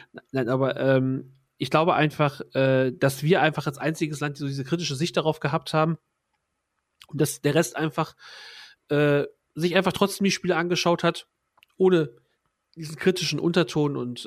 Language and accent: German; France; German is a second language; Also als Franzose hätte ich auch mehr Spaß daran